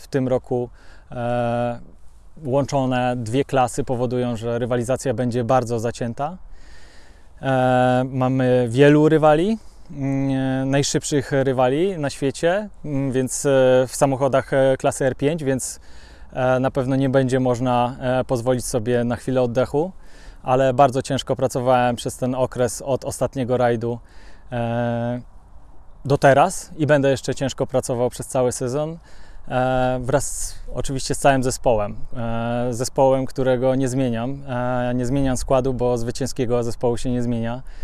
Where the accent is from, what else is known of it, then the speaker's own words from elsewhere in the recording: Ustroń, Silesian Voivodeship, Poland; z Ustronia, z mojego rodzinnego miasta. Tu się wychowałem na osiedlu Manhattan.